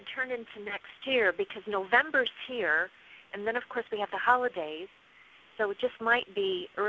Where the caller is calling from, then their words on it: California, United States; I'm calling from Northern California, and I do have a question.